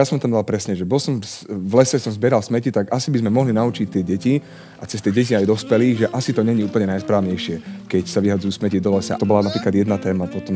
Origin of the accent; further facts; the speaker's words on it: Galanta, Trnava Region, Slovakia; ja pochádzam z Galanty